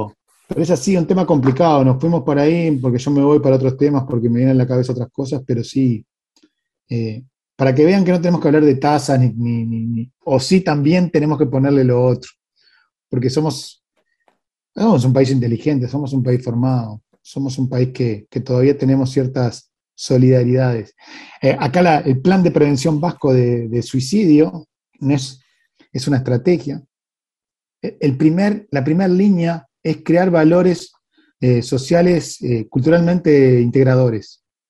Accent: Montevideo, Uruguay; Y como montevideanos y uruguayos, claro que sí.

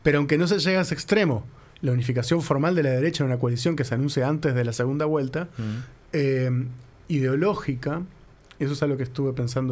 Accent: Uruguay; Y claro, como los uruguayos más o menos siempre votamos lo mismo

